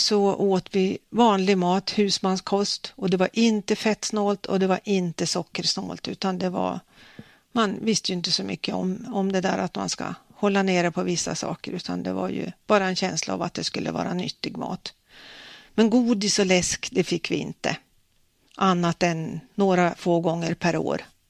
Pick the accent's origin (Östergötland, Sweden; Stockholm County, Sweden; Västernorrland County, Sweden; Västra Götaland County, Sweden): Västernorrland County, Sweden; Själevad; jag är pensionerad allmänläkare och bor i Njurunda. Lite om mig själv. Jag växte upp i Själevad söder om Örnsköldsvik. Gick i gymnasiet i Övik. Tog studenten 68.